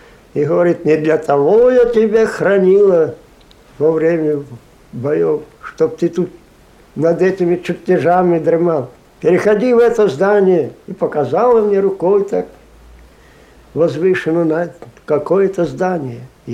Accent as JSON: {"language": "Russian", "region": "Vinnytsia Oblast", "country": "Ukraine", "said": "Я сам с Украины, с Винницкой области."}